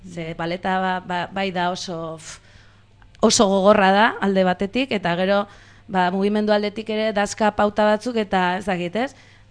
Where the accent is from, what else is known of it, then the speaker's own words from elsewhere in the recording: Andoain, Basque Country, Spain; baina andoanen, nire herrian, osea, muitu gabe, eta hor bertan.